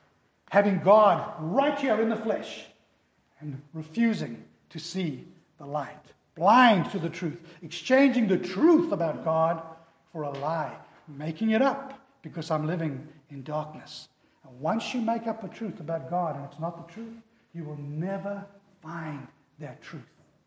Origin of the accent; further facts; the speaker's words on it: South Africa; as a child growing up in South Africa